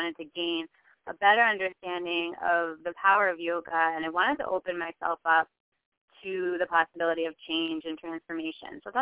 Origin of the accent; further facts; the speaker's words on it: New York, United States; I'm from New York, like Fred mentioned